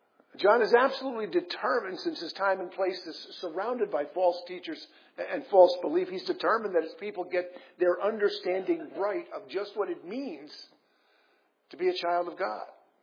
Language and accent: English; Ireland; So as an Irish person myself, I mean, that remark doesn't bother me in the slightest.